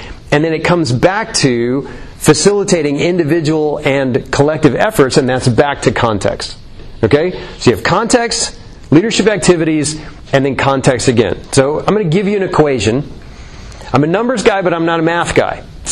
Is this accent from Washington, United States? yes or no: no; Colorado, United States; now in Houston, United States; So I grew up in Colorado. Hiking is just a thing that we did.